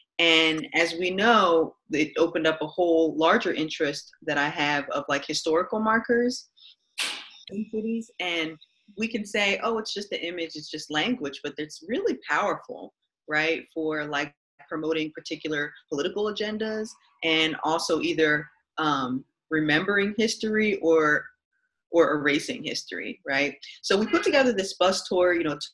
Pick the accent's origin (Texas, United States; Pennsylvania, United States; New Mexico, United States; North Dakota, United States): Pennsylvania, United States; Philadelphia; I'm from Philadelphia. Also, I forgot to mention that I'm from Philadelphia. I was raised here.